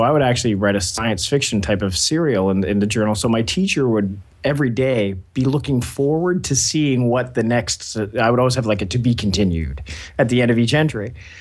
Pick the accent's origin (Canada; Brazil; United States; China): Canada; Ontario; I spent a little bit of time, no more than 5 years in any one place. And growing up, I grew up in Ontario, so near Toronto area. So I would be, you know, moving from place to place every few years